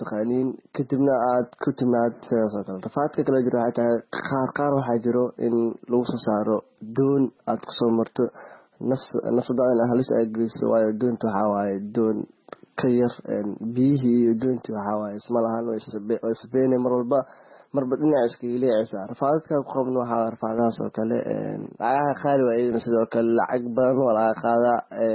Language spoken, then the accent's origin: Somali; Jowhar, Middle Shabelle, Somalia; born there; inkastoo aan Jowhar jeclahay inay tahay magaalada aan ku dhashay